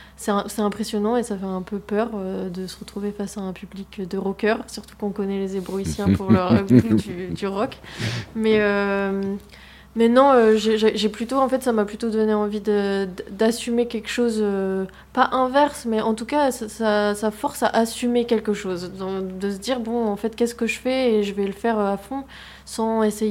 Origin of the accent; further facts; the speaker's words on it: Évreux, Normandy, France; moved away; Moi, je suis partie d'Évreux il y a longtemps, il y a plus de 10 ans.